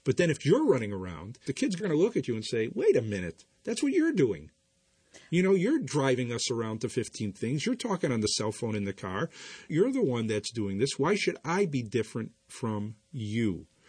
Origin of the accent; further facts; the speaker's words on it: Chicago, Illinois, United States; I grew up in Chicago, and I used to live near the elevated track